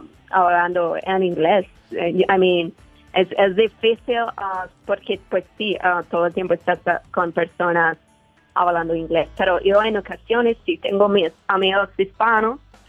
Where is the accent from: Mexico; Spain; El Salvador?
Mexico; Guanajuato; now in United States; De Guanajuato.